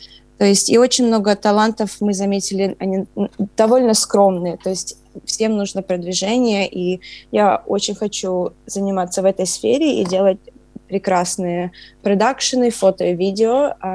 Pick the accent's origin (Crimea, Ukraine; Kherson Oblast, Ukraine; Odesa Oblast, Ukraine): Odesa Oblast, Ukraine; Odesa; Я с Одессы, с Украины, и моя семья живет в Днепропетровске и в Одессе.